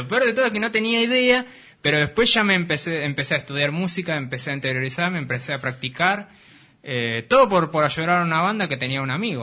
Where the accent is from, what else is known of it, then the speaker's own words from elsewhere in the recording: Floresta, Buenos Aires, Argentina; me crié en Floresta también, y ahí me fui influenciado por todo ese barrio